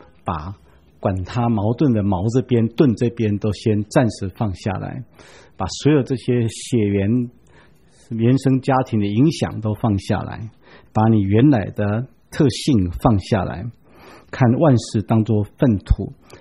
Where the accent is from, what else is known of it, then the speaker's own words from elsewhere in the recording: Taiwan; 我们台湾人干脆就称右边叫做正的边，左边叫做反的边